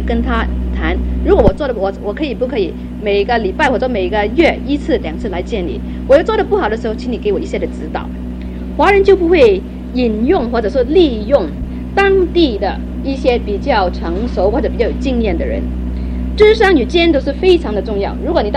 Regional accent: Hong Kong; also born or lived in Canada; 那个时候我们都是在香港是念英文学校

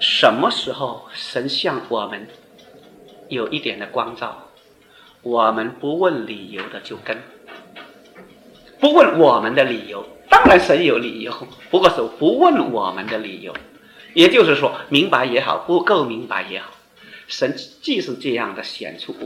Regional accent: China; 我们中国人的农历是根据月亮

